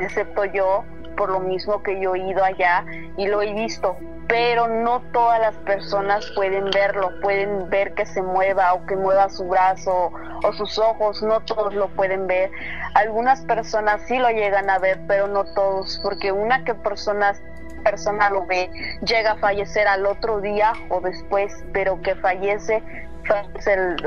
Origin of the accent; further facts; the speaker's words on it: Ixtepec, Puebla, Mexico; que según comenta toda la gente que existe aquí en mi pueblo, que se llama Ixtepec Puebla